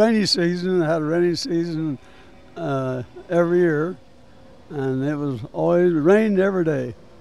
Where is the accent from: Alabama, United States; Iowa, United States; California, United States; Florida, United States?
Iowa, United States; Mount Pleasant; from Mount Pleasant, Iowa, and I served in the Korean War in the Philippines from 51 to 55.